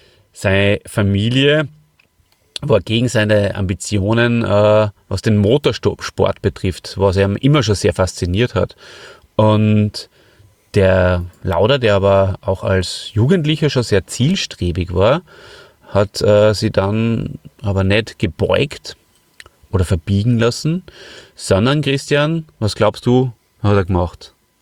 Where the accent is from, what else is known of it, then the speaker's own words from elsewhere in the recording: Hof, Bavaria, Germany; Ich komme ja aus Hof, da hat es ja schon geschnieben.